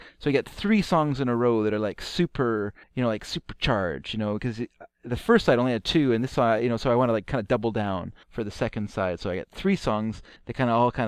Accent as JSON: {"language": "English", "country": "Canada", "said": "because I'm Canadian. And so, like, when I grew up, there was a TV station in Canada"}